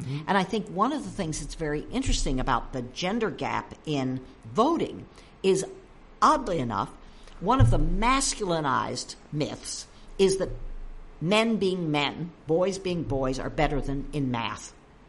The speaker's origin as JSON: {"language": "English", "town": "Boston", "region": "Massachusetts", "country": "United States", "said": "Because I'm from Boston"}